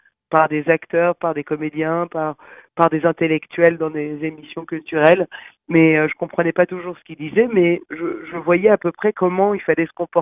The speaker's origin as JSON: {"language": "French", "country": "France", "said": "à quel point je suis fière d'être française et que j'aime la France."}